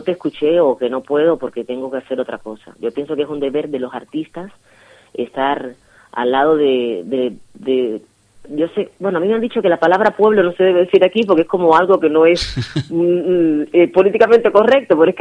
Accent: Sitges, Catalonia, Spain; aquí en Sitges hace 10 años. Es un pueblo al cual yo le tengo muchísimo cariño, y allá donde vaya siempre hablo las maravillas de mi pueblo, de Sitges.

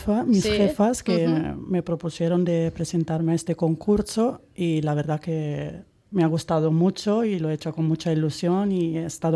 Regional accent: Italy; Spanish is a second language; now in Spain; Italiana. Seguro que se nota de mi acento.

